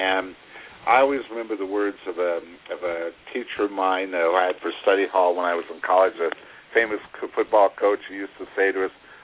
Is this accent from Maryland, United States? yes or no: no; Hollywood, California, United States; This has been a problem in Hollywood since I was a child growing up in Hollywood.